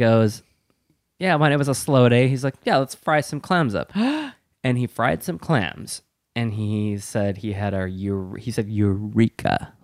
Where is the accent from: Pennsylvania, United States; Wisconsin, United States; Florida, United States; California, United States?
Wisconsin, United States; now in East Coast, United States; I'm from Wisconsin, and there are some lake clams there